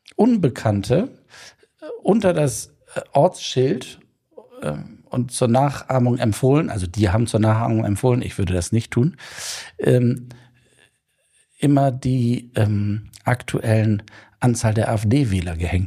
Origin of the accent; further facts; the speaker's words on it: Germany; Und wir sind Deutsche. Wir brauchen eine Norm.